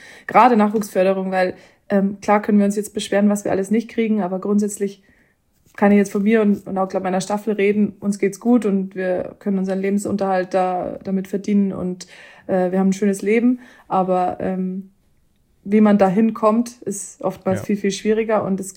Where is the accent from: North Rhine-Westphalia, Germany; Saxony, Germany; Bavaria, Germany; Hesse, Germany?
Bavaria, Germany; Töging; ist das Bronzeschwert meiner Heimatstadt Töging